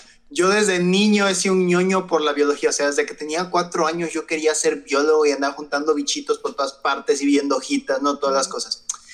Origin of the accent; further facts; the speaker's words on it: Xalapa, Veracruz, Mexico; de aquí, de mi ciudad. Yo soy de Jalapa, Veracruz.